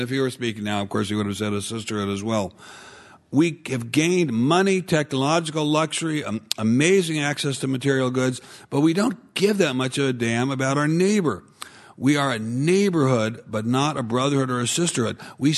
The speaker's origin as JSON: {"language": "English", "town": "Washington", "region": "District of Columbia", "country": "United States", "tie": "born or raised there", "said": "But, you know, I guess we do learn a little bit of history growing up in Washington, D.C., as I did."}